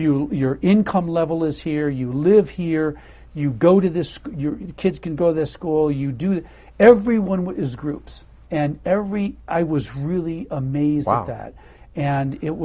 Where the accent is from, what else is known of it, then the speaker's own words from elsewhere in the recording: Detroit, Michigan, United States; and I grew up in Detroit, and so, you know, I thought I knew a lot more about minorities